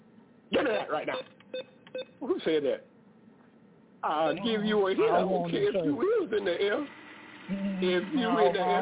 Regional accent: Monroe, North Carolina, United States; I had to make my album up in Charlotte, North Carolina, even though I was from Monroe, North Carolina

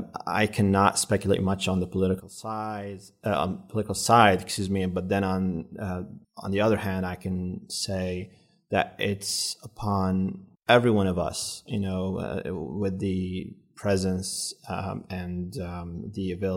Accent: Syria; moved away as an adult; now in United States; I grew up in Syria. Actually, I was born and raised in Syria, and I came here to the U.S. when I was 19.

